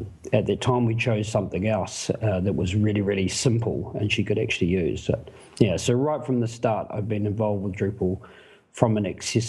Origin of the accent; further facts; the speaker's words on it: New Zealand; now in Sweden; Well, I'm originally from New Zealand, so I'm a Kiwi, but now I live in Sweden, up here in north of Scandinavia.